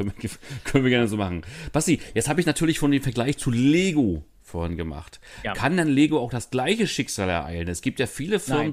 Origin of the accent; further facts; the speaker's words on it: Mecklenburg-Vorpommern, Germany; now in Berlin, Germany; ich bin Ost, du bist West